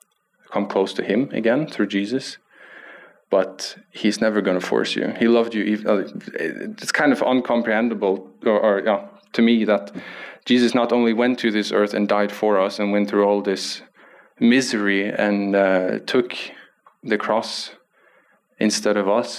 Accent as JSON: {"language": "English", "country": "Germany", "second_language": "English", "lives_now": "Norway", "said": "So I'm speaking English. I hope that's fine. … I'm a German, 23 years old, married to a Norwegian girl from Sogndal."}